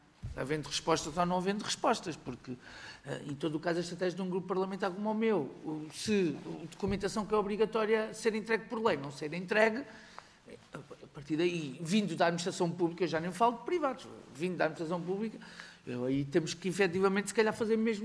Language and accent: Portuguese; Lisbon, Portugal; sendo que eu sou de Lisboa